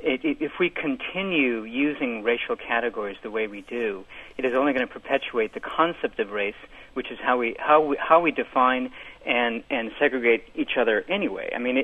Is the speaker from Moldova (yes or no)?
no; Japan; I am African American, Native American, Filipino, Chinese, German, Danish, and I grew up in Japan.